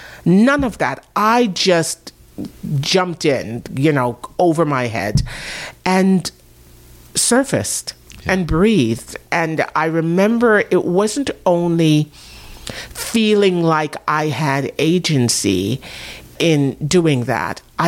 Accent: Jamaica; And because I didn't grow up in this culture, that wasn't a part. Like, when I was growing up in Jamaica

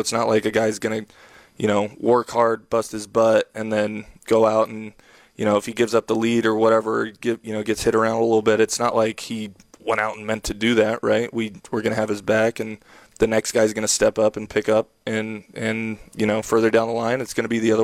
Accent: San Jose, California, United States; I'm from San Jose, so I kind of grew up an A's fan.

